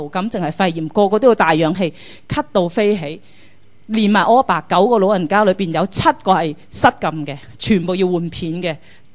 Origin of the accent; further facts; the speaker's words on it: Chaozhou, Guangdong, China; 我哋潮州人嚟嘅